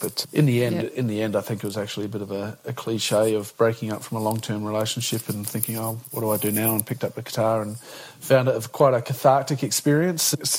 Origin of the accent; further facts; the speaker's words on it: Adelaide, South Australia, Australia; I grew up in South Australia and family ran a bootmaking business and then in retail for over 100 years here in South Australia.